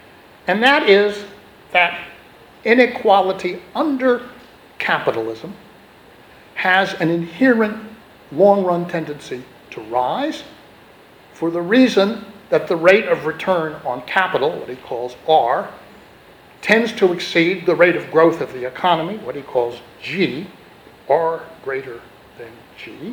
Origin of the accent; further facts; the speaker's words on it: Texas, United States; And he wrote very incisively about the politics of my home state at the outbreak of the American Civil War in 1860.